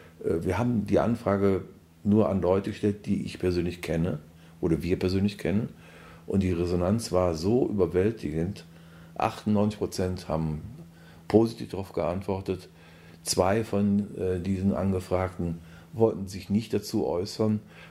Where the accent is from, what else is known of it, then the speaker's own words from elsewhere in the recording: Eifel, Germany; born there; also born or lived in Cologne / Netherlands; Mein Eifelgefühl ist erstmal, es ist meine Heimat. Ich bin gebürtiger Eifler. Ich habe 30 Jahre in Köln gelebt. Ich habe auch in Holland gelebt, war viel im Ausland gewesen.